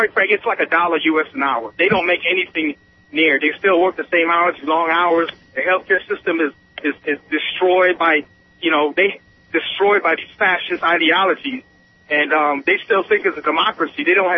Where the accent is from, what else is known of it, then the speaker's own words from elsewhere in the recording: Trinidad & Tobago; now in United States; I'm not from this country. I'm from Trinidad and Tobago.